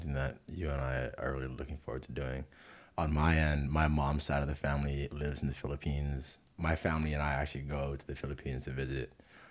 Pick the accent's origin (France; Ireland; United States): United States; Hawaii; I am Hawaiian. I'm a very proud Hawaiian at that. Irish, German, Hawaiian, Filipino, and Chinese.